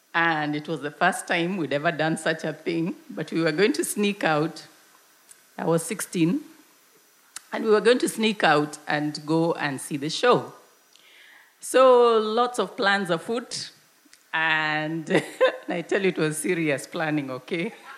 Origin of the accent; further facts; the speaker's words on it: Nairobi, Kenya; I want to tell you about a story that happened where I grew up in Nairobi, which is a fair distance from here.